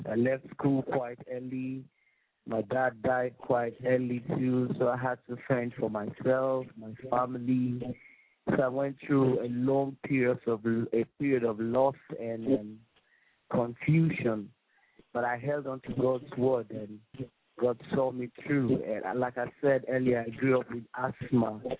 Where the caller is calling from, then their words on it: Nigeria; I'm calling from Nigeria. … I'm a gospel artist. I'm a child of God, born again Christian.